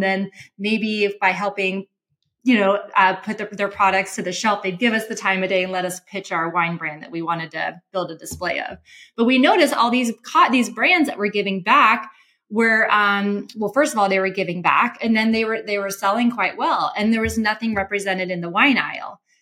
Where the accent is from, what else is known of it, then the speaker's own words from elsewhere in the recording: Arizona, United States; So I grew up in Arizona and went to U of A.